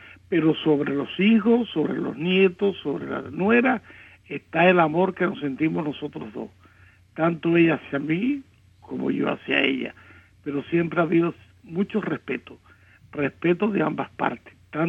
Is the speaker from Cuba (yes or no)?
yes; Cuba; also born or lived in Spain; now in United States; Como cubanos que somos, abandonar el país, perseguido por la tiranía comunista que ensangrienta nuestra tierra, ir a otras tierras, a España, que nos acogió cuando salimos exiliados, llegar aquí a Estados Unidos, rehacer nuestras vidas por segunda vez